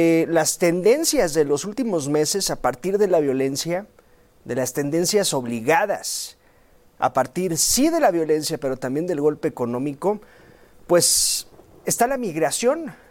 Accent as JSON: {"language": "Spanish", "region": "Sinaloa", "country": "Mexico", "said": "Te iba a decir paisano, porque yo soy de Sinaloa"}